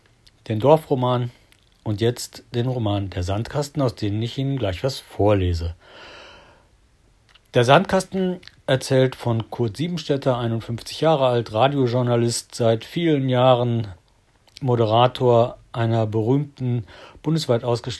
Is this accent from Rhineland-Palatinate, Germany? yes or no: no; Kalkar, North Rhine-Westphalia, Germany; born there; 1966 in Kalka am Niederrhein geboren, habe meine Jugend in einem katholischen Jungeninternat namens Collegium Augustinianum Garstung verbracht, anschließend in Karlsruhe Malerei studiert